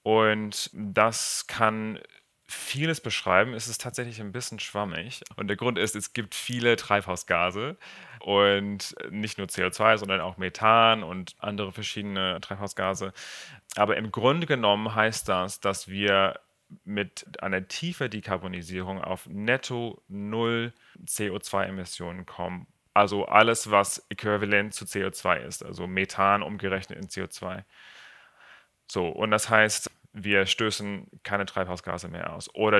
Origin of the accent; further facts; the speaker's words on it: Australia; German is a second language; moved away as an adult; now in Germany; Und ich bin in Australien aufgewachsen, aber bin nach Deutschland gezogen, um meine PhD in Erdsystemwissenschaften oder Klimawissenschaften zu schreiben. Ich bin jetzt seit 8 Jahren in Deutschland.